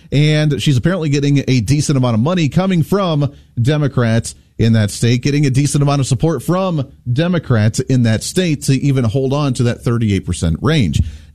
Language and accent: English; Ohio, United States; growing up in Ohio in that area, that was always about the Hawkeye Caucus